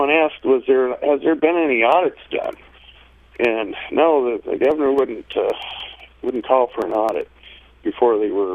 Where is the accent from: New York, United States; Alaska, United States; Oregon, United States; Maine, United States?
Alaska, United States; You know, never in my lifetime, growing up in Alaska for the last 54 years, I would ever think that it would come to this